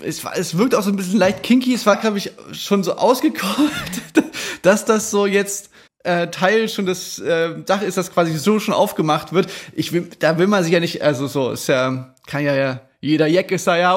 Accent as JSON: {"language": "German", "country": "Austria", "said": "Ich bin aus Österreich."}